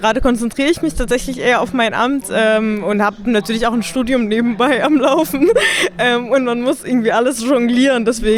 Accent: Syria; now in Germany; Also ich komme ja selber aus Syrien, bin 2013 nach Deutschland gekommen und in Syrien kriegt man ja nichts von der Klimakrise mit.

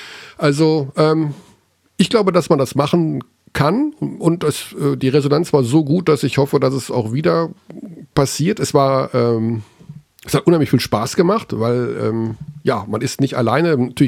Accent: Hagen, North Rhine-Westphalia, Germany; Wir haben bei uns in Hagen immer früher gesagt

